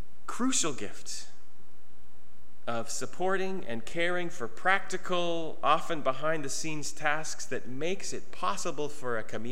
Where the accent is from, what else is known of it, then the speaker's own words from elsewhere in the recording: Canada; because we're Canadian, as I said last week.